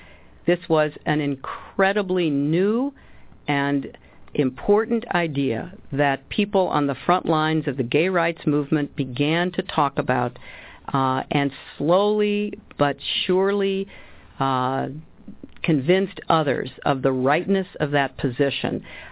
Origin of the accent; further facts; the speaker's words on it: United States; I said I'm an American, so of course we all evolved